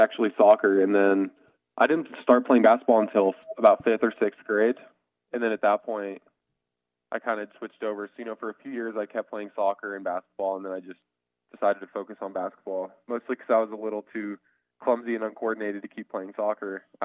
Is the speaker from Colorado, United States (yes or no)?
yes; Colorado Springs, Colorado, United States; Yes, sir. Colorado Springs, Colorado.